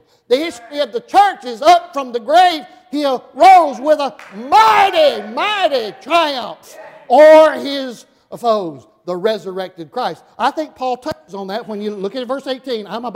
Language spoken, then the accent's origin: English; Alabama, United States; I'm from Alabama, went to Tennessee Temple.